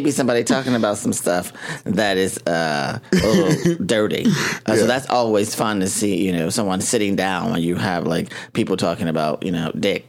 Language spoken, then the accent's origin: English; Cincinnati, Ohio, United States; So some people always say, "Where are you from?" Because they can't really locate it. But Cincinnati is where I was born and raised.